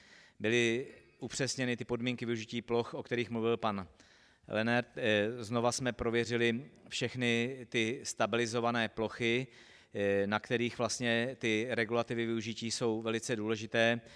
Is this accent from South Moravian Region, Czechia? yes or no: no; Liberec, Liberec Region, Czechia; protože jsem z Liberce, z jiné čtvrti na toto území